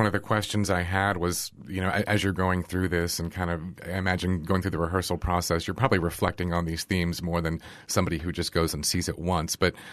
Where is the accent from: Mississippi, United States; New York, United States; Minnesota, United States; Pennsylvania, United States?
Pennsylvania, United States; Pittsburgh; now in Southwest Florida, United States; I mentioned earlier, I grew up in Pittsburgh.